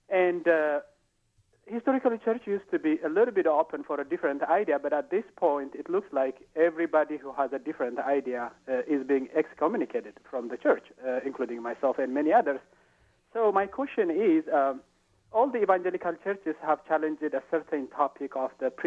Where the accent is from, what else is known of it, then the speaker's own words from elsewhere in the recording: Ethiopia; now in United States; I was raised as a Coptic Orthodox. I'm originally from Ethiopia.